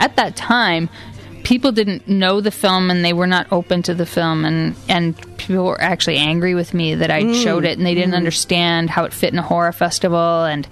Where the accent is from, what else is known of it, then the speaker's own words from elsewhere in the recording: Canada; even as a Canadian